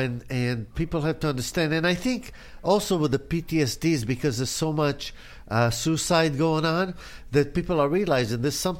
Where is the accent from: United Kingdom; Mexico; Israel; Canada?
Israel; now in United States; when I was growing up in Israel, America was like a dream for everybody, right?